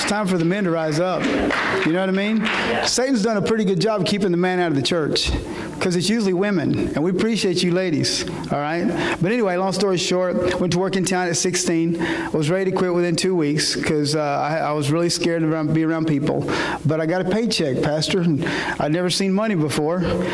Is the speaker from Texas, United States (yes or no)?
yes; Vernon, Texas, United States; So I'm originally from Vernon, Texas, born and raised, and I'm a redneck Mexican.